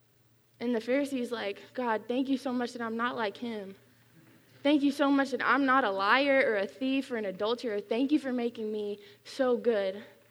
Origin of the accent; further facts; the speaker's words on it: Louisiana, United States; I'm originally from Louisiana